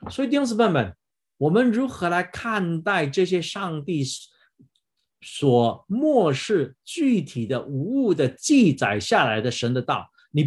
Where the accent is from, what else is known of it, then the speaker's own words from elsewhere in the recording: Taiwan; 你知道啊，我们台湾人有一个习俗